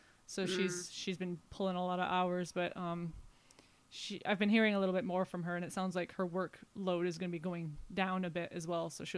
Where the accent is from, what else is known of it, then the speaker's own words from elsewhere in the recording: Michigan, United States; But I look at my home state and I see some of the stuff going on there, and I go, why can't you just?